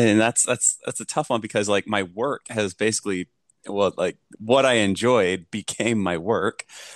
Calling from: Victoria, British Columbia, Canada; Wherever I lay my head is home kind of these days. But I'm calling in from Victoria, British Columbia, where my partner lives full time. And then I also live part time in Colorado.

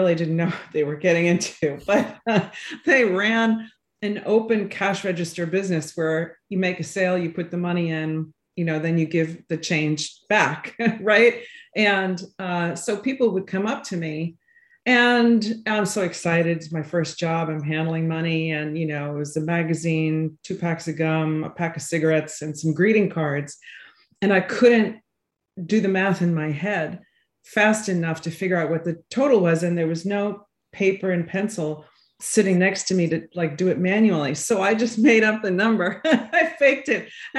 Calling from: Manhasset, New York, United States

